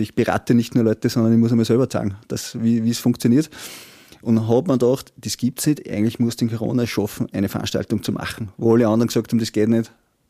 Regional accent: Gmunden, Upper Austria, Austria; now in Linz, Austria; ich bin aufgewachsen in Gmunden und wir sind halt immer früher wandern gegangen

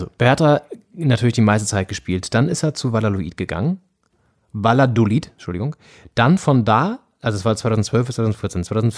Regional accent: Flensburg, Schleswig-Holstein, Germany; wir kommen ja weiter aus Flensburg

